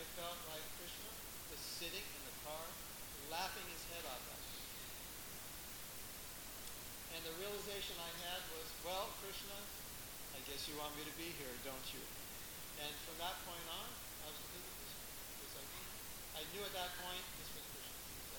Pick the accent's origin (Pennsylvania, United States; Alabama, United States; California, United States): California, United States; and I'm from Southern California. That was the first time in my life I saw snow.